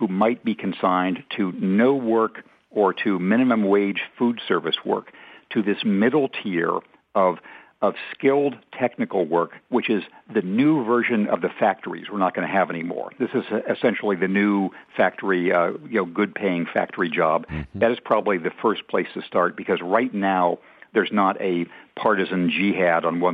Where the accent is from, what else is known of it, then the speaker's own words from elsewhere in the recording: Redlands, California, United States; the University of Redlands in California, that being my hometown